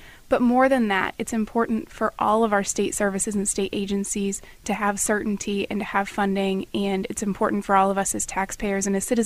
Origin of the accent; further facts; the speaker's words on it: Illinois, United States; I grew up here in Montgomery County. My family's farmed in Montgomery and Christian County since about the Civil War, and so agriculture is certainly in my background. I grew up in 4-H